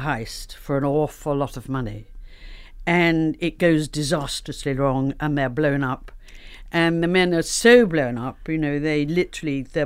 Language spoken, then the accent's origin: English; Liverpool, North West England, United Kingdom; I'm quite short with red hair. And I come from Liverpool.